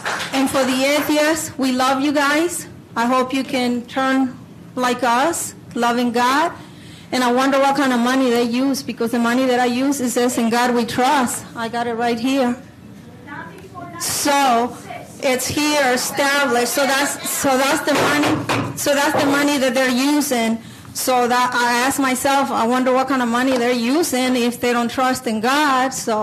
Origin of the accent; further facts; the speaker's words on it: United States; And that's how I grew up in America. That's the America that I know.